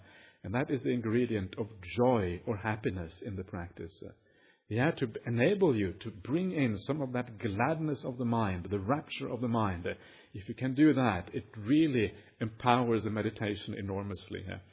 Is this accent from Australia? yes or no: yes; Perth, Western Australia, Australia; Actually, I come from Perth.